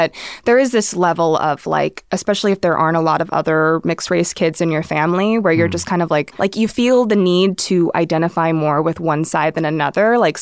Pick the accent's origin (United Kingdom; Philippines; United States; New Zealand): Philippines; And I'm like, actually, no, like I'm Filipino.